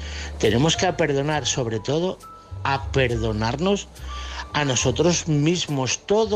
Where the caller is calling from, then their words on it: Toledo, Castilla-La Mancha, Spain; de Toledo.